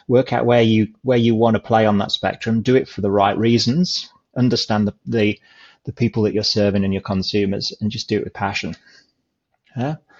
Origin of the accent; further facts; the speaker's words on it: England, United Kingdom; accent: English; I'm obviously English from my accent. I'll say where I am now, and then I'll relate that back to where I come from.